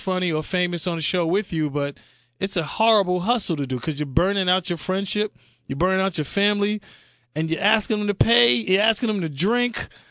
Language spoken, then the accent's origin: English; Amityville, New York, United States; I learned a lot growing up in Amityville.